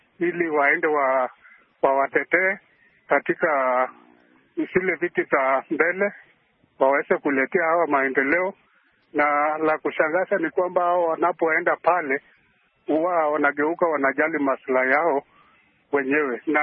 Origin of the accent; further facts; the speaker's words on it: Sikawa, Narok County, Kenya; ninatoka Sikawa kwa Asmara katika kaunti ya Narok.